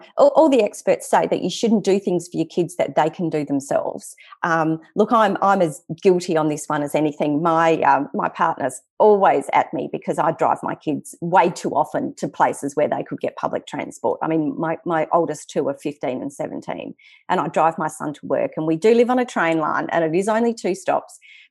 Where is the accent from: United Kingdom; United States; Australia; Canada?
Australia; Western Australia; I remember when we grew up in the Western Australian bush